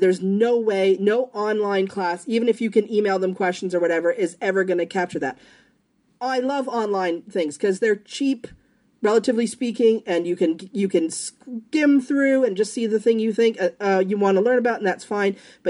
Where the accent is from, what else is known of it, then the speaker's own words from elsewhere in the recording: Canada; I, as a Canadian, could go to Cuba, but my American friend couldn't go to Cuba?